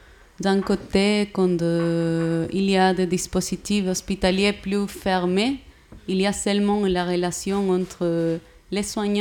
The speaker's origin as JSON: {"language": "French", "region": "Valparaíso", "country": "Chile", "second_language": "French", "moved": "as an adult", "lives_now": "France", "said": "je viens du Chili, de Valparaíso. Je suis psychologue, je suis arrivée ici en France il y a un mois"}